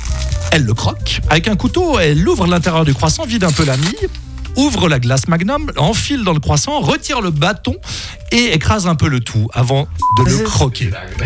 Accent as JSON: {"language": "French", "country": "France", "said": "Je suis française et je suis horrifiée par ce que je vois."}